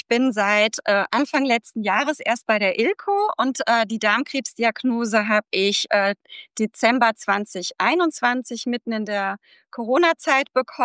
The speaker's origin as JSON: {"language": "German", "region": "Hesse", "country": "Germany", "said": "ich habe zum Glück über Aschaffenburg den Weg zur ILCO gefunden, auch als Hessin."}